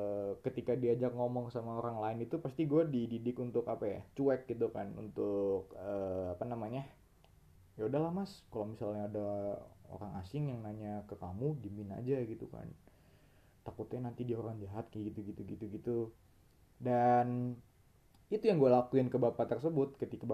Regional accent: Bogor, West Java, Indonesia; kalau di Bogor, di kota gue itu, hampir ngelilingin satu kota Bogor lah

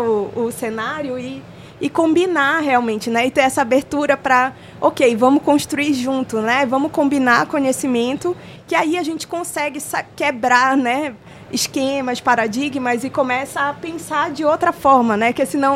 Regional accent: Maués, Amazonas, Brazil; also born or lived in Manaus; Sou manauara, mas eu cresci na terra do Guaraná, em Maués.

